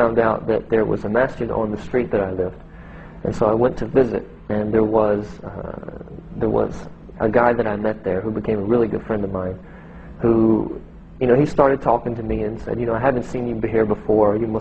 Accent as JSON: {"language": "English", "country": "United States", "said": "I'm from America."}